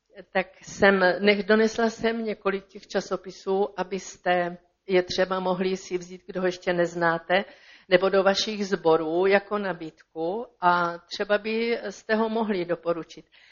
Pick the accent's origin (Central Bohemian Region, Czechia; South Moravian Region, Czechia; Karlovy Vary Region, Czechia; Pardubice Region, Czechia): South Moravian Region, Czechia; Brno; Dobrý den … jsem z Brna, z křesťanských sborů